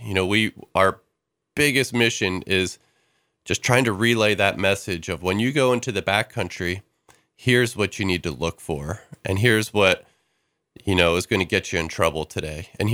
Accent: Philadelphia, Pennsylvania, United States; now in Colorado, United States; I grew up in South Philadelphia, so I grew up in the city, you know

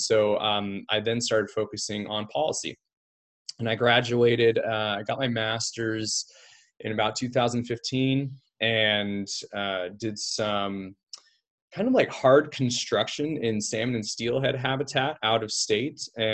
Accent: Idaho, United States; Well, I grew up in Idaho. My family moved here when I was really young, 5, and I'm not allowed to say where we moved from.

